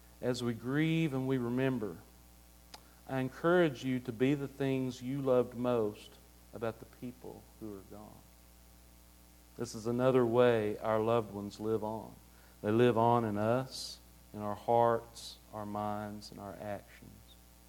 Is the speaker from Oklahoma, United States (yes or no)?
yes; Oklahoma, United States; I grew up in Oklahoma.